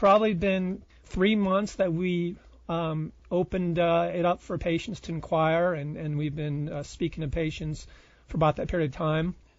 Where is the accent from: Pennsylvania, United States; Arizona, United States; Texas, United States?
Arizona, United States; Tucson; I grew up in Tucson, Arizona. I went to undergrad at University of Arizona.